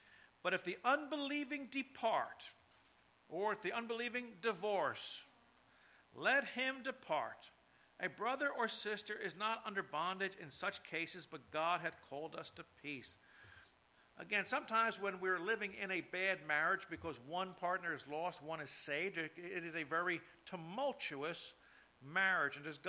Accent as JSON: {"language": "English", "region": "New Jersey", "country": "United States", "tie": "born or raised there", "said": "My wife left her family to follow me back to my hometown to stay in New Jersey. And we've been here for 32 years."}